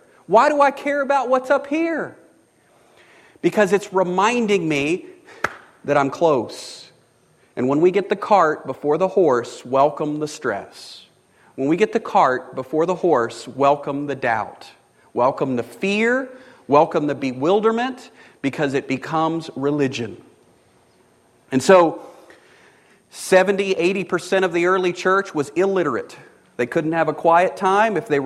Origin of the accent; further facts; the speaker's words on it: Ireland; And so were mine. I'm Irish.